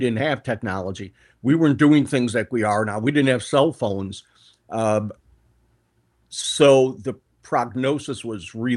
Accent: Illinois, United States; So I am in the interesting state of Illinois. I live right outside the city in the South Burbs. I grew up here my whole life.

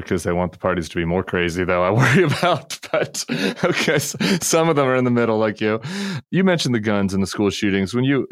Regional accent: Denver, Colorado, United States; But growing up, I grew up in the Denver suburbs. And not, you know, we didn't have a ton of guns in my neighborhood.

